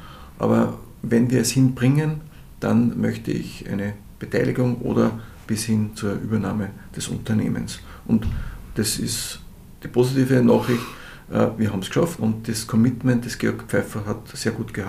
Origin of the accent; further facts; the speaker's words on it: Upper Austria, Austria; Ich bin ein gebürtiger Mühlviertler, das kann ich wissen.